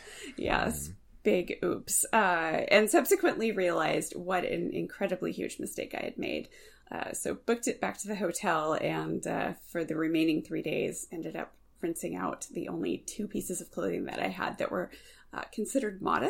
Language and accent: English; California, United States; born there; also born or lived in Korea / Germany; So I am a military brat. So I was born in California, and I always say that I was raised everywhere else. And everywhere else includes Korea, Germany